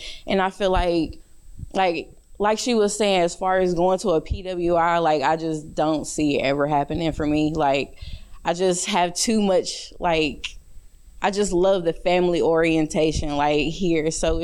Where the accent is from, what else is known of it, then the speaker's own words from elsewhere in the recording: Greenville, North Carolina, United States; I'm from Greenville, North Carolina. Like, my family is all I know.